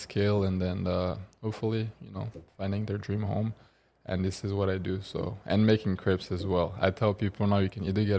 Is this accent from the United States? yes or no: no; France; born there; first language French; English is a second language; I was born in France, growing up speaking French.